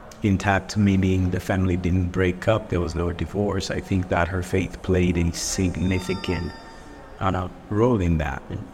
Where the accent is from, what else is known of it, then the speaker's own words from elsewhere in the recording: Central, Kenya; So I'm originally from Kenya. So Africa, East Africa specifically. And grew up in what we would call then the central province of Kenya, which is more of the kind of your highlands, rainy, good vegetation, as opposed to being arid or semi-arid.